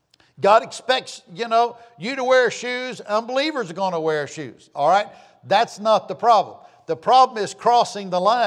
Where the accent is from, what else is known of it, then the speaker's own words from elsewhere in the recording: Florida, United States; That's the prayer that we prayed over our food all my life growing up in Northeast Florida.